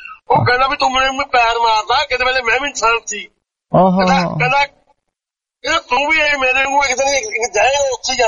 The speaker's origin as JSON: {"language": "Punjabi", "town": "Dod", "region": "Punjab", "country": "India", "tie": "born or raised there", "said": "ਦੇਖੋ ਮੇਰਾ ਪਿੰਡ ਡੋਡ ਹੈ ਜਿੱਥੋਂ ਦਾ ਮੈਂ ਰਹਿਣ ਵਾਲਾ"}